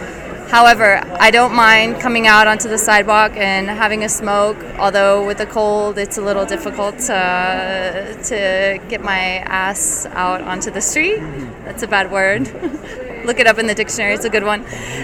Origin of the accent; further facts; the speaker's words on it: United States; now in Spain; I'm an American living here in Spain